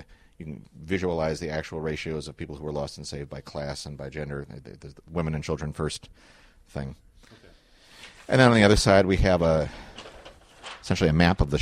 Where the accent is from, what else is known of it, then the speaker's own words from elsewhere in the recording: New Jersey, United States; I grew up near Princeton, New Jersey, and did a survey of the business district